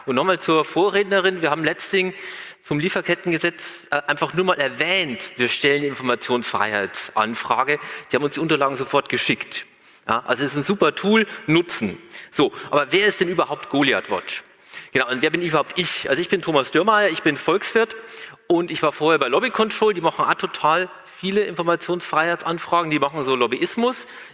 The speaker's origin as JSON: {"language": "German", "region": "Bavaria", "country": "Germany", "said": "Ich komme aus Bayern."}